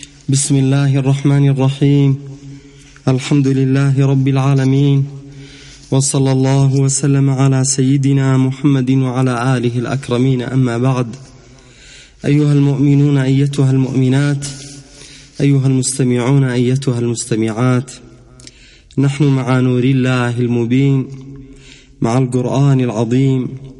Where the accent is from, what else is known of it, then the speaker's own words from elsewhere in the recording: Yemen; ولم نسمح لهم أن يطأوا بأقدامهم بلدنا